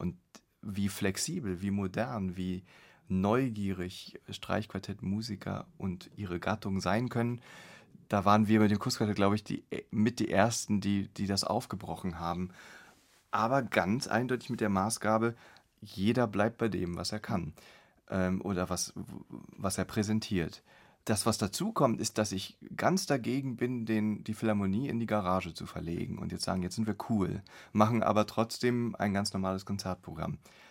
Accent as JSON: {"language": "German", "region": "East Germany", "country": "Germany", "tie": "born or raised there", "said": "ich bin in der DDR aufgewachsen mit den … Platten irgendwie"}